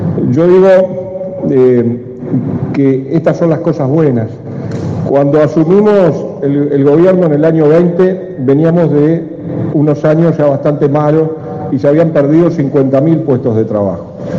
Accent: Paysandú, Uruguay; yo soy de Paysandú, así que también soy del Uruguay profundo

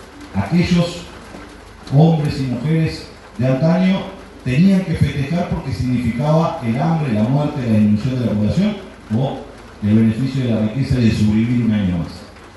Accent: Montevideo, Uruguay; yo soy montevideano

